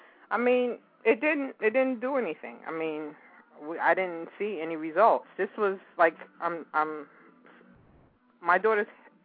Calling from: Brooklyn, New York, United States

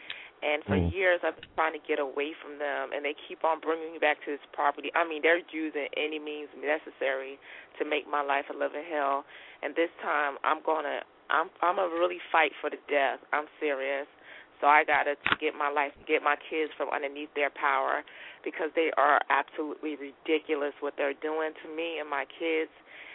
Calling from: North Carolina, United States; I'm calling from North Carolina.

